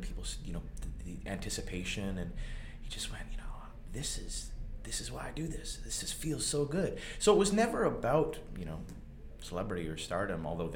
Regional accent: Winnipeg, Manitoba, Canada; now in Toronto, Canada; So when I moved, I moved to Toronto from Winnipeg. There was more work.

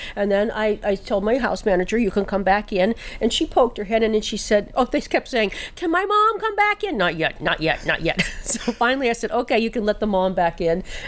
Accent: Pittsburgh, Pennsylvania, United States; born there; Well, I was born in Pittsburgh.

